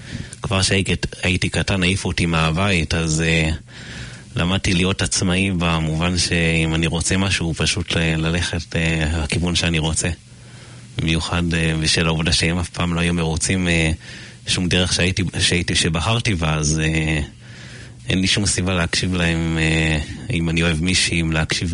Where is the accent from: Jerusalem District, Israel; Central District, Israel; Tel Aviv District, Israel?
Tel Aviv District, Israel; Tel Aviv; אני מתל אביב. נולדתי בתל אביב, גדלתי בכפר שלם, אדום של אביב.